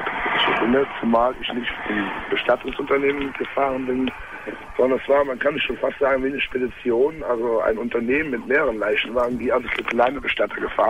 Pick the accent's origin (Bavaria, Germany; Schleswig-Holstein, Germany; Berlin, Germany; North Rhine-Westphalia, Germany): North Rhine-Westphalia, Germany; Cologne; Also ich komme aus Köln, kann man ruhig sagen.